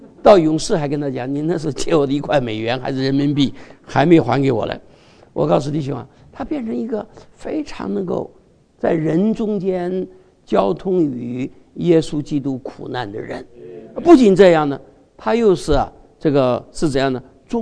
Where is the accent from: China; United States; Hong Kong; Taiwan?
United States; Cleveland, Ohio; 你从哪儿来的？我说克利夫兰